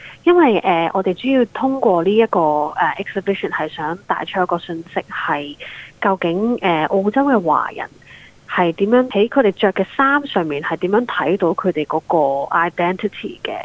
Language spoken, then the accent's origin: Cantonese; China; 作为一个中国人